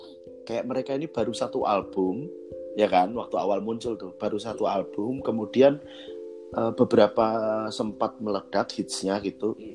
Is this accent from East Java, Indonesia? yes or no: yes; Lamongan, East Java, Indonesia; now in Yogyakarta, Indonesia; aku kan pindah dari Jawa Timur, dari Lamongan itu ke Jogja itu tahun-tahun 2000. 2000-2001.